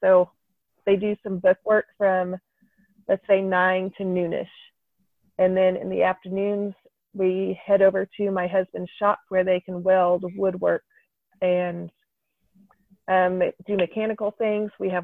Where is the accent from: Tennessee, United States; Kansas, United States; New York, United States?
Kansas, United States; I'm from Kansas. I'm a farm mom or a farm wife, farm mom.